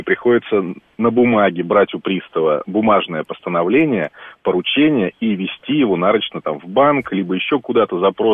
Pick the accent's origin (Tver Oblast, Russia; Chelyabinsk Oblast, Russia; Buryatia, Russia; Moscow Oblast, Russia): Moscow Oblast, Russia; Я из Подмосковья.